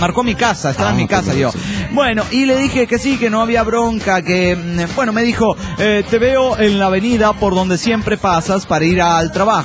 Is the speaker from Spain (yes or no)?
no; Mexico City, Mexico; del DF mexicano.